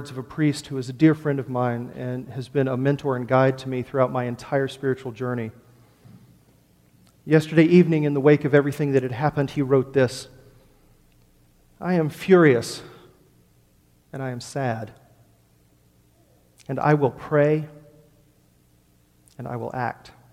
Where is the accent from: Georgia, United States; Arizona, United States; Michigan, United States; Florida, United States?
Georgia, United States; I grew up in Georgia, born and raised.